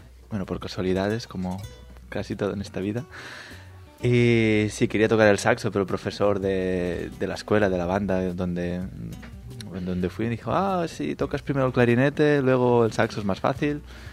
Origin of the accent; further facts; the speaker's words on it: Tortosa, Catalonia, Spain; moved away as an adult; now in Vienna, Austria; la península ibérica, de donde vengo, de Tortosa, y luego sí, la península balcánica y la de Anatolia, porque, bueno, hace unos cuantos años que me fui a Viena